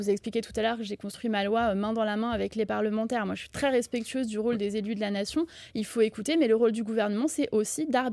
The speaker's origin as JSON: {"language": "French", "town": "Paris", "region": "Île-de-France", "country": "France", "also_born_or_lived": "Corsica", "said": "Moi, je suis parisienne, mais je suis originaire de Corse et élue de la Sarthe."}